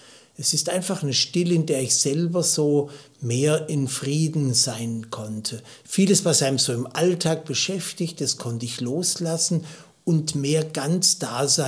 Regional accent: Baden-Württemberg, Germany; born there; now in Leipzig, Germany; Ja, ich bin in der Nähe von Heidelberg geboren und lebe seit 21 Jahren in Leipzig. Ich gehöre zu einer ganz kleinen christlichen Gemeinschaft. Ich bin von Beruf katholischer Priester

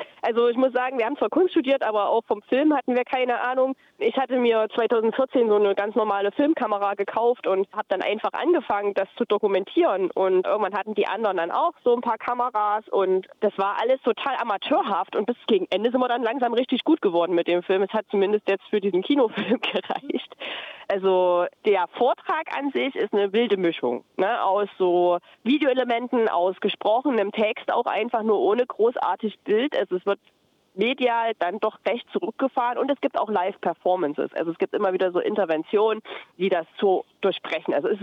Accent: Thuringia, Germany; Anne, Johannes und ich, wir kommen tatsächlich aus Thüringen, aus der Gegend sozusagen.

